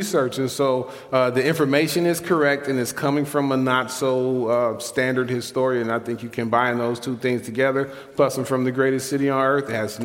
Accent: Chicago, Illinois, United States; Born and raised in Chicago. Been in the Arvin Gresham neighborhood my whole life. Thank you. Thank you. I grew up in a bungalow, live in a bungalow right now.

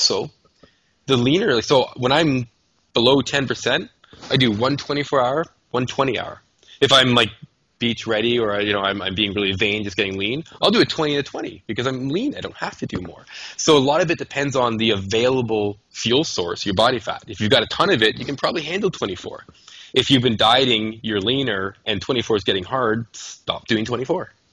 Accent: Canada; because I'm a Canadian

